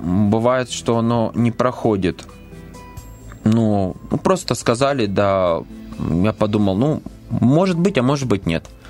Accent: Donetsk, Donetsk Oblast, Ukraine; also born or lived in Crimea; Я человек из Донецка, и в Донецке свой менталитет, а в Крыму, где жил, немножко другой, более сдержанный, более интеллигентный менталитет.

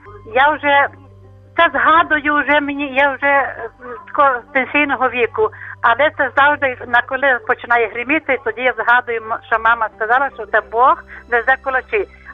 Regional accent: Chernivtsi Oblast, Ukraine; Я з Буковини

